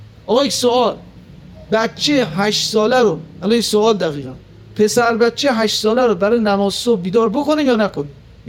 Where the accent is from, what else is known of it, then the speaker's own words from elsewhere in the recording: Tehran, Tehran Province, Iran; born there; ما هم که تو تهران به دنیا آمدیم